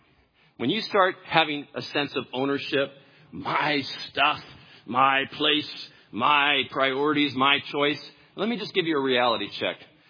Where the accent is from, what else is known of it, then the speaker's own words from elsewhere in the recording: California, United States; I came from Southern California. I say that out loud with some hesitation.